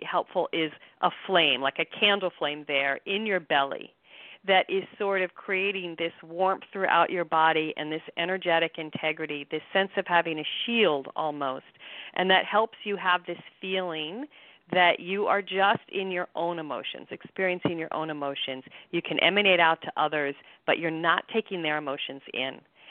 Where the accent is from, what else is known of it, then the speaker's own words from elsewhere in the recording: Minneapolis, Minnesota, United States; But I have Midwestern roots. Are you picking up a Midwestern? my whole family's from Minnesota. I grew up in Minneapolis.